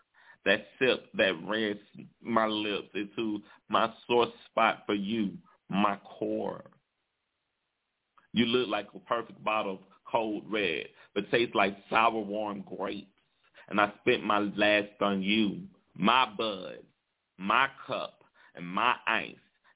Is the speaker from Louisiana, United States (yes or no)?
yes; Shreveport, Louisiana, United States; Mary is a fellow artist friend of mine here in my hometown, Shreveport, Louisiana.